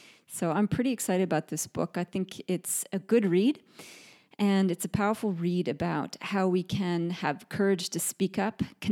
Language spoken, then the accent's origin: English; Canada; where I grew up in Canada